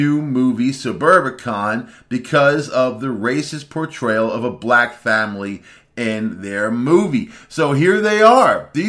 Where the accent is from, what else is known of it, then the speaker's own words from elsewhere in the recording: Rockville Centre, New York, United States; From my hometown, Rockville Center, we lost over 90 people.